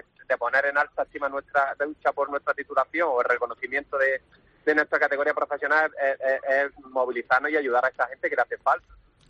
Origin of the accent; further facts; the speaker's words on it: Motril, Andalusia, Spain; unos artistas de Motril, de mi pueblo donde yo vivo, de mi ciudad natal donde yo vivo